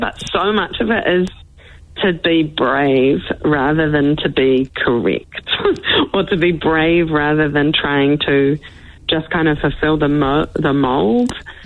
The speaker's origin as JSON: {"language": "English", "region": "Canterbury", "country": "New Zealand", "tie": "born or raised there", "said": "I grew up in the South Island in a tiny little town near Christchurch."}